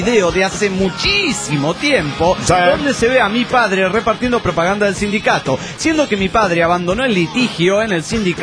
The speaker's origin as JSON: {"language": "Spanish", "region": "Querétaro", "country": "Mexico", "said": "de Querétaro, México."}